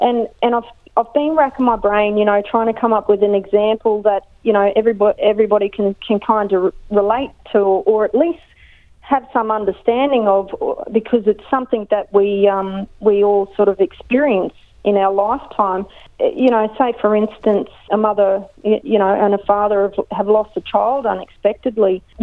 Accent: Australia; have the barbecue on the beach and you play cricket and all these kind of things that sort of come with being Australian.

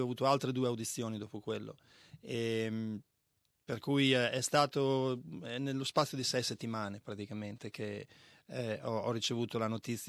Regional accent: Bologna, Emilia-Romagna, Italy; moved away as an adult; now in Australia; sono nato a Bologna e sono in Australia quest'anno da 24 anni.

